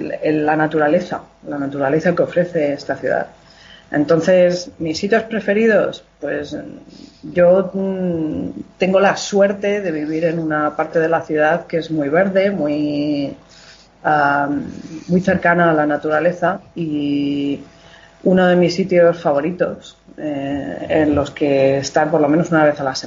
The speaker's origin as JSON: {"language": "Spanish", "town": "Getafe", "region": "Community of Madrid", "country": "Spain", "tie": "born or raised there", "moved": "as an adult", "said": "yo soy originaria de Madrid, crecí en Getafe y en el año 96 decido que ya he tenido bastante de España"}